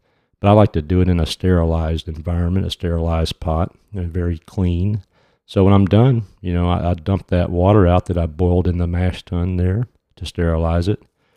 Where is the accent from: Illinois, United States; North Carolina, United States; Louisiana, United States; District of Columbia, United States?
Louisiana, United States; I'm not from here. I'm from Louisiana, and I've been around the country from end to end, sea to shining sea.